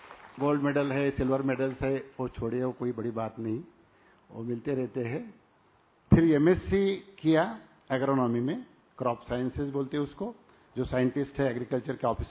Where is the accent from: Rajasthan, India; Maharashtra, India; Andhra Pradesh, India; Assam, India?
Maharashtra, India; हम विदर्भ के रहने वाले हैं, यानी Buldhana district, it is close to Nagpur और you can say close to Bhusawal.